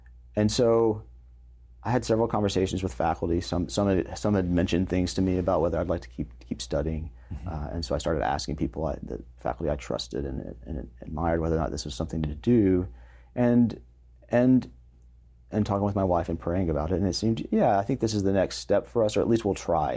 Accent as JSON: {"language": "English", "region": "Alabama", "country": "United States", "said": "I'm from Alabama, Methodist my whole life. I don't even know if I had a Catholic friend up to this point in my life."}